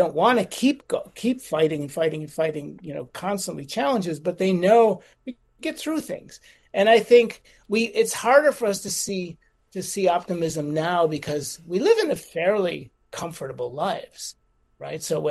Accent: Chicago, Illinois, United States; I grew up in Chicago, and the team, I was a fan of the Chicago White Sox

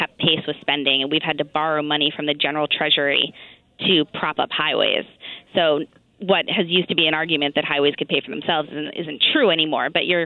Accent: Lancaster, Pennsylvania, United States; I'm born and raised in Lancaster, Pennsylvania, so lots of ties to PA.

